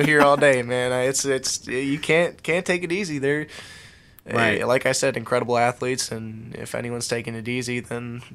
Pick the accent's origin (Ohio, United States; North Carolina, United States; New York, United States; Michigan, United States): Michigan, United States; Grand Ledge; And then the first year it was in my hometown, Grand Ledge, right on the football field.